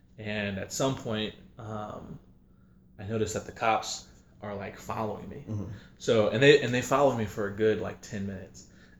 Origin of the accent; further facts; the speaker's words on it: Cincinnati, Ohio, United States; So I grew up in Cincinnati, and I went to a really like wealthy high school, Cincinnati Country Day.